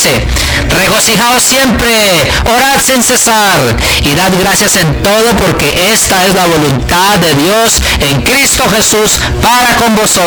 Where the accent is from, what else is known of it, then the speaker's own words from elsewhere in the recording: China; Soy originalmente de China, pero estoy estudiando la universidad aquí.